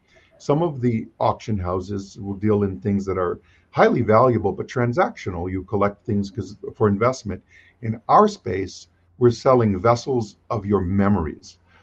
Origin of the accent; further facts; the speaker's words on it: Hawaii, United States; I was a little kid growing up in Hawaii on a little island.